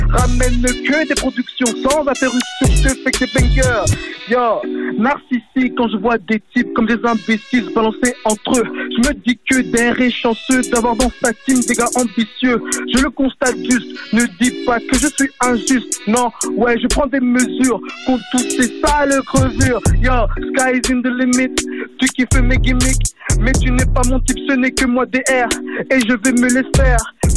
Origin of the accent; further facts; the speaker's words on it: La Louvière, Wallonia, Belgium; Je suis de la Louvière.